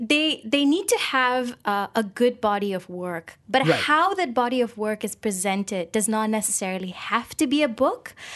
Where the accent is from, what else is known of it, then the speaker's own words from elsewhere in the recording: Malaysia; I'm a Malaysian Indian writer.